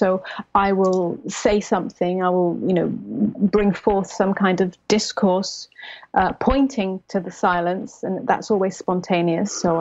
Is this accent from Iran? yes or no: no; England, United Kingdom; now in United States; I am English, yes. I have not gone back to England, and neither has Cavi, since we arrived in the United States, which is just over a year ago.